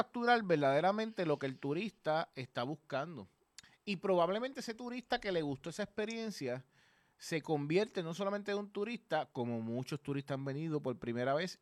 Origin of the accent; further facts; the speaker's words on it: Puerto Rico; para mí, que somos boricuas